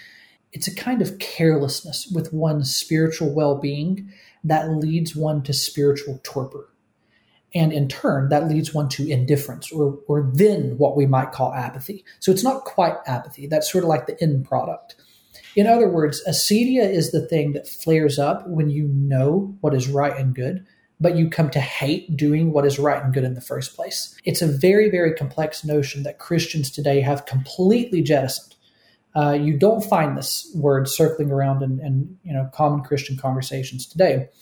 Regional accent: the South, United States; And that's a description that, as a Southerner, I can tell you is extremely accurate.

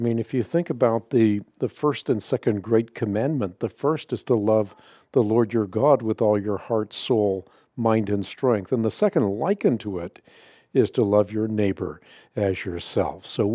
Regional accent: Netherlands; first language Dutch; My native tongue is Dutch.

